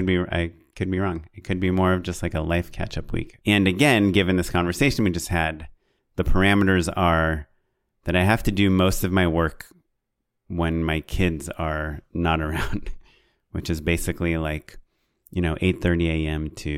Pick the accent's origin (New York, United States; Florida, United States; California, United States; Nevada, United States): California, United States; Offended. I'm from Orange County for those people that don't know.